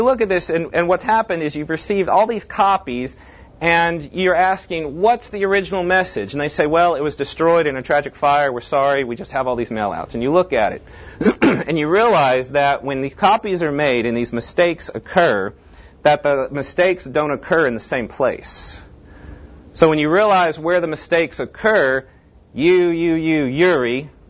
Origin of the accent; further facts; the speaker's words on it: Tennessee, United States; I'm from West Tennessee. It's worse.